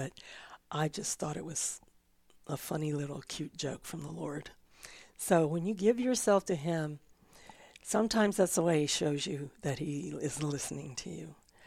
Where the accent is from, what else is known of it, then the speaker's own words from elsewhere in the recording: Florida, United States; I grew up in Florida near the Gulf of Mexico.